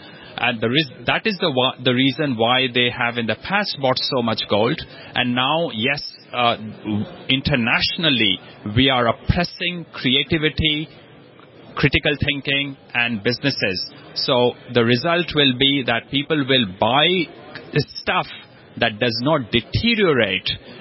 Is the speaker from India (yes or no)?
yes; India; So I grew up in India